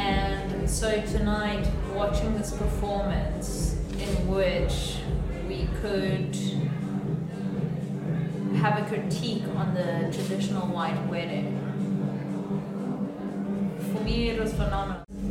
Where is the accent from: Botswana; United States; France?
Botswana; I've had a close cultural sphere or a close, like, network of families that I grew up with in Botswana